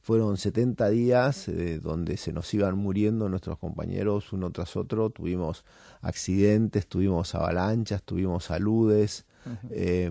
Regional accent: Argentina; yo cuando salí de los Andes volví a Argentina y durante 35 años hice una vida absolutamente normal

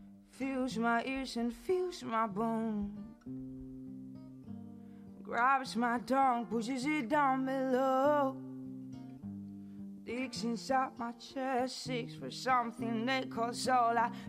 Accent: Madrid, Community of Madrid, Spain; O sea, yo soy de Madrid

